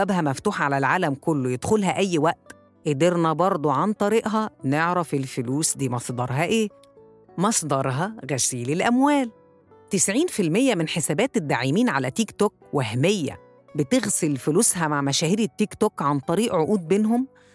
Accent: Egypt; مش بس كمصريين، لا ده كمان كشعوب عربية

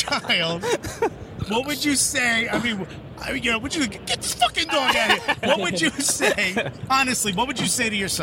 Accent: Newark, New Jersey, United States; I grew up in the hood. He grew up in the hood. I grew up in Newark, New Jersey.

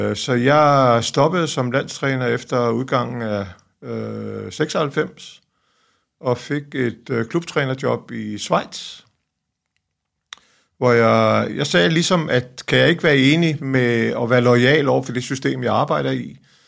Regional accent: Copenhagen, Capital Region of Denmark, Denmark; Jeg kommer her fra København og opvokset i København. Og der var svømning ikke ligesom det, man gjorde at komme ud fra Amager.

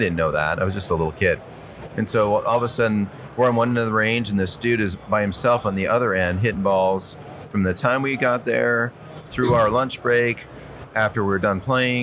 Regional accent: Toronto, Ontario, Canada; as a young man, you know, I grew up in Ontario, Southern Ontario, Toronto area.

